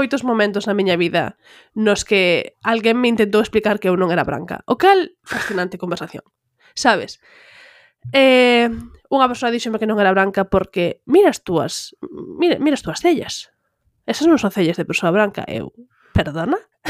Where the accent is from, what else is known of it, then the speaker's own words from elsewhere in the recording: Galicia, Spain; first language gl; A miña lingua nativa, a miña primeira lingua é o galego, despois está o castelán.